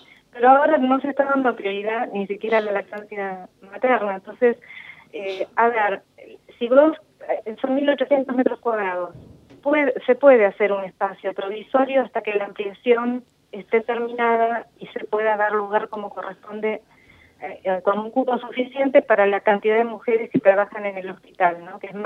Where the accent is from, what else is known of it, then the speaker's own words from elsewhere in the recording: Quilmes, Buenos Aires Province, Argentina; Mira, soy de Quilmes